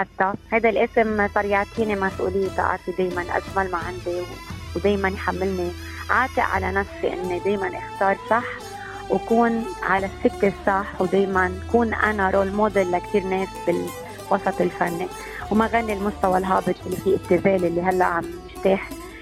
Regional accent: South Governorate, Lebanon; أنا لبنانية جنوبية من عائلة متواضعة جدا، تربت على التقاليد والعادات الشرقية. أهلي كلهم بيمتلكوا أصوات حلوة. خرجت الجامعة اللبنانية والعربية والأمريكية في بيروت

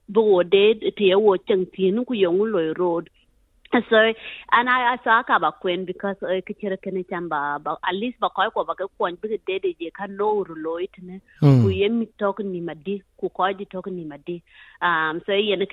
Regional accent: Australia; and I grew up in Australia.

